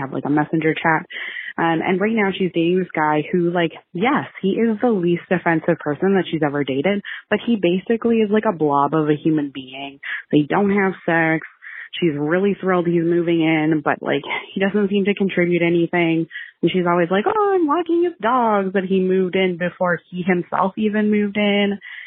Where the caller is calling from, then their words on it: Canada; Hi, ladies. I'm calling you from Canada.